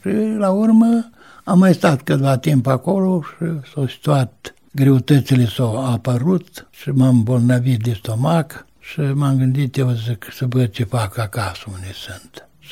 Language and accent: Romanian; Chilișeni, Suceava County, Romania; Păi sunt din regiunea Suceava, așa era atunci regiune. În satul Chilișeni.